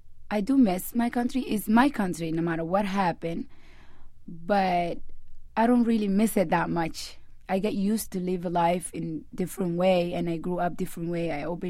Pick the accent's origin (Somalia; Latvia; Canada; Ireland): Somalia; I am from Somalia.